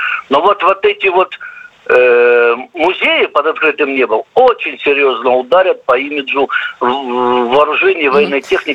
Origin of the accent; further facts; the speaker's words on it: Novorossiysk, Krasnodar Krai, Russia; помню еще, как уроженец города Новороссийска, когда я еще мальчиком там бегал по малой земле